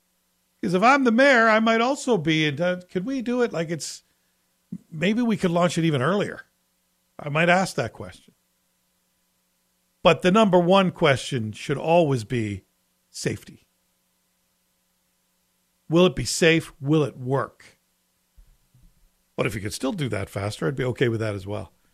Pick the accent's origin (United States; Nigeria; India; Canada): Canada; Toronto, Ontario; maybe because I grew up in Toronto where I'm used to streetcar drivers getting out with a big pole, bang, bang, banging ice off the wires because the streetcar's stuck.